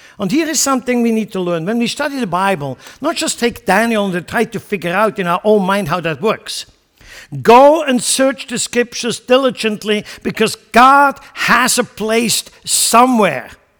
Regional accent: Switzerland; now in United States; I come from Switzerland. I grew up in mountains.

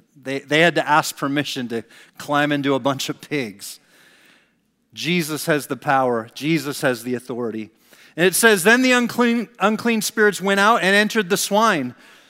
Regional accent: Iowa, United States; We're from Iowa, right? That's normal. There's always a herd of pigs nearby.

